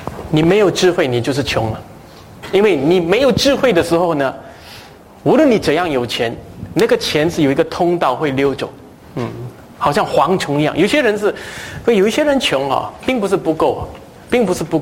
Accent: Singapore; 就是我们新加坡人也是有这个弊病啊

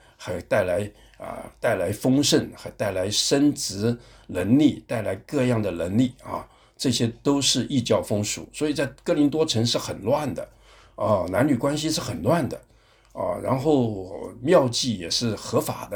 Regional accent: Taiwan; 我跟玉梅我们都是在台湾长大的但是玉梅就是我妻子哈，她家里面是广东人的习惯，我们家里面是湖南人的习惯

